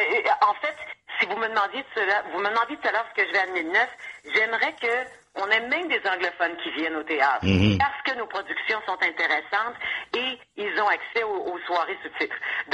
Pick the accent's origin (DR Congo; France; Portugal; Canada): Canada; Quebec; Mais je viens du Québec, évidemment, qui est une province qui s'est toujours sentie en minorité au niveau du français